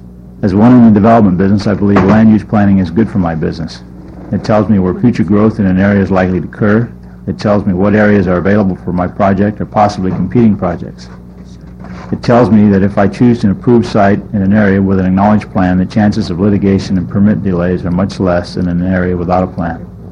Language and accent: English; Salem, Oregon, United States; I was born in Salem and resided in Oregon for 35 of my 38 years.